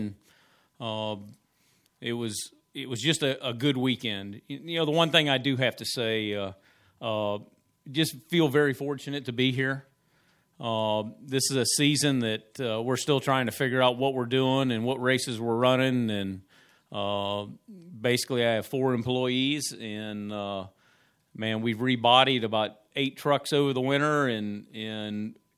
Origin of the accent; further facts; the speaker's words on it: Lakeland, Florida, United States; They're out of Lakeland, Florida, my hometown